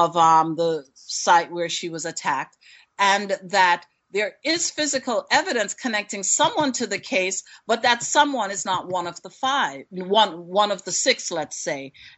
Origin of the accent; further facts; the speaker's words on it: Queens, New York, United States; And so if you come from those marginalized areas, as I did, I grew up in Queens.